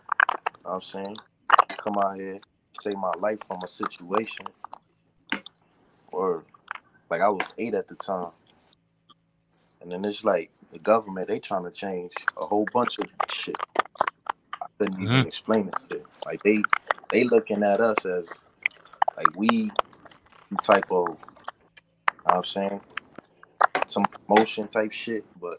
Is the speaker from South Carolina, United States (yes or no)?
no; New York, United States; You know, I'm from New York and shit.